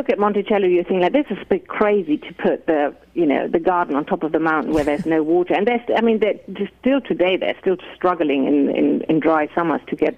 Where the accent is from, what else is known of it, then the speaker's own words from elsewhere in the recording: Germany; now in France; Well, as a German who lives in Brittany, how dare I write about the American founding fathers?